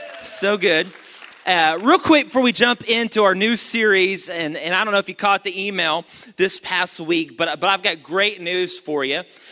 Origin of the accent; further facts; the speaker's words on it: Dallas, Texas, United States; But it's great to us because we're not from Houston. Like, I know to you it's mud water, and that's reality. But for us, we didn't have that mud water back in Dallas, okay?